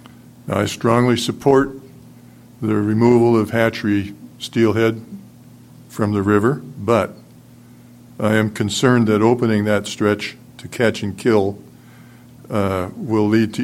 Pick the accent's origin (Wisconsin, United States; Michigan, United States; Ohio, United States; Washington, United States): Washington, United States; Bellingham; I was born and raised in Bellingham, Washington